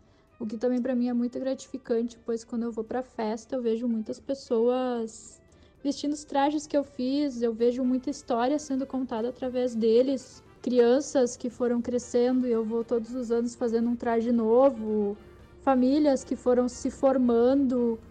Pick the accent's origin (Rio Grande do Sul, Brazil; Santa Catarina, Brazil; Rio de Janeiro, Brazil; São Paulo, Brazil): Rio Grande do Sul, Brazil; Igrejinha; Bom, eu nasci e fui criada aqui, em Igrejinha, né?